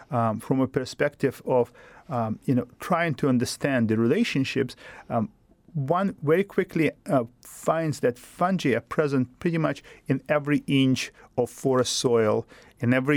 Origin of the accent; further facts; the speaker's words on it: Russia; now in Alaska, United States; Now, growing up in Russia, Russians are known for their love for mushrooms.